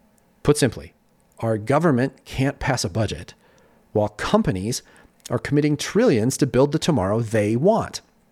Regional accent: Denver, Colorado, United States; with delays being reported yesterday in Burbank, Phoenix, and my hometown, Denver.

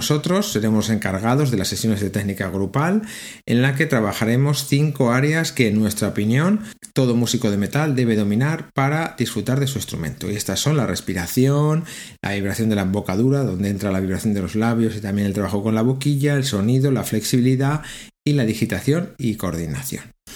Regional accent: Toro, Castile and León, Spain; este primer encuentro se celebra en mi tierra, en Toro, Zamora

